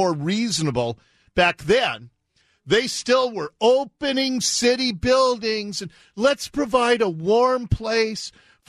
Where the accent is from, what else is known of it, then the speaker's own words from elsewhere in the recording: Seattle, Washington, United States; I was born in Seattle, raised here, graduated from Seattle Public Schools, live in the city currently, and hope to make this my home.